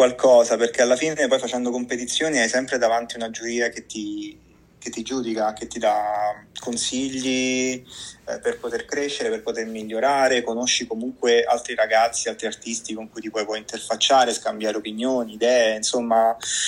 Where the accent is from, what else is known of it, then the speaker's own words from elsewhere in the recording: Rome, Lazio, Italy; sappiate che sono di Roma, ma a Milano la adoro, quindi...